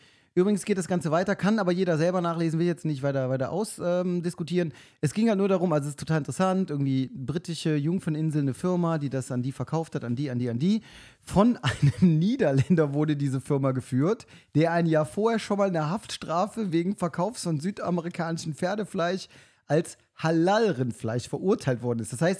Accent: Rhineland, Germany; Ich als Rheinländer

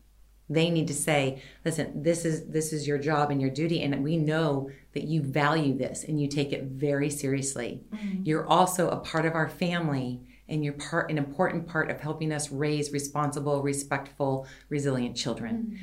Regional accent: United States; Well, I'm from America and I was spanked.

